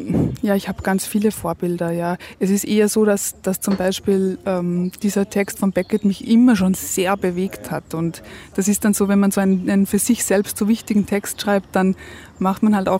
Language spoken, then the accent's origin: German; Austria; Ich bin ja Österreicherin